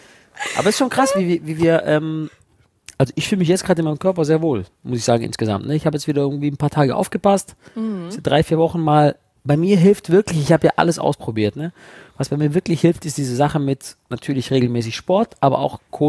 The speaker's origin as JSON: {"language": "German", "region": "Baden-Württemberg", "country": "Germany", "said": "Also ich bin halt aus dem Schwabenland."}